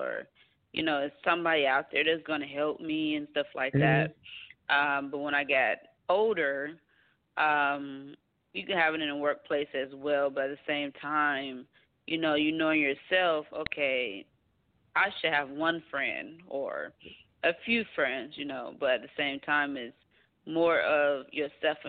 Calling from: Atlanta, Georgia, United States; Thank you for having me. Atlanta, Georgia.

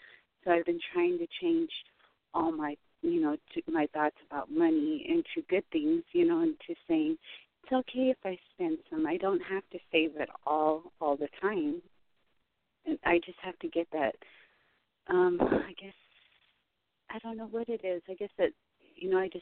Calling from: Arizona, United States; I'm calling from Arizona

